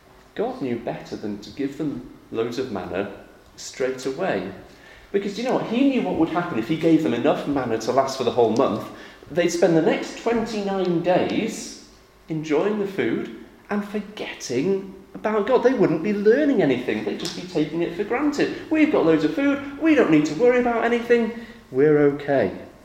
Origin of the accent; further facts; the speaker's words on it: England, United Kingdom; So what I'm hoping, as an Englishman, will happen after Owen Farrell's awful kicking yesterday